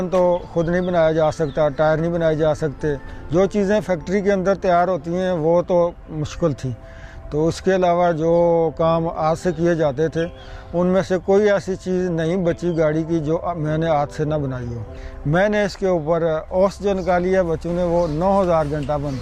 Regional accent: Rawalpindi, Punjab, Pakistan; میں راولپنڈی کا رہنے والا ہوں،

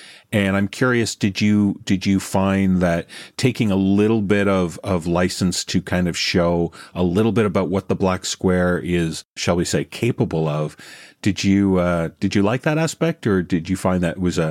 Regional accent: Canada; as a Canadian

